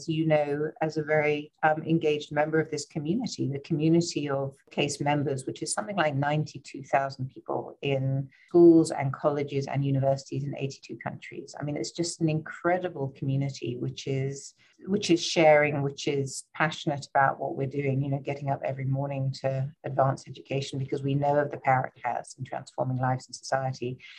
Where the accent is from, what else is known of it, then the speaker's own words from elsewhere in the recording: California, United States; born there; you can tell from my accent, I was born in California